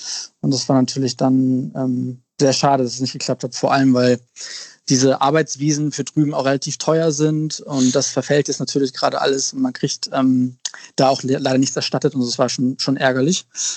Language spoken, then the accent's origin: German; Hamburg, Germany; Das ist schon meine Heimat hier. Und meine Familie wohnt hier und meine ganz engen Freunde, die ich sehr liebe, die leben auch alle hier.